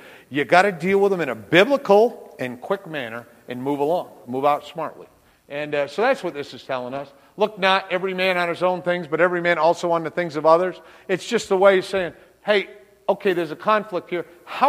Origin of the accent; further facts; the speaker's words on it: Connecticut, United States; when we were kids, we grew up in Connecticut, and the weather's probably an awful lot like Wisconsin.